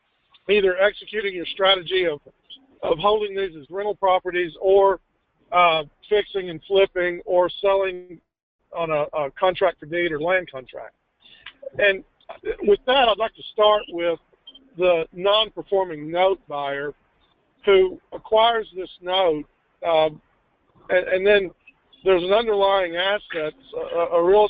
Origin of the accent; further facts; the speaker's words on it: Texas, United States; I hope everybody can understand that my accent is not transplanted New Jersey. I am actually a native Texan.